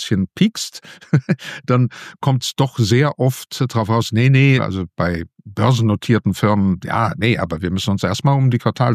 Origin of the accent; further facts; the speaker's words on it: Netherlands; also born or lived in Germany; now in Belgium; Ich bin zwar in Deutschland geboren, aber in Holland aufgewachsen, wohne seit fast 25 Jahren in Belgien, aber bin in den letzten Jahren wieder vermehrt oder hauptsächlich in Deutschland unterwegs.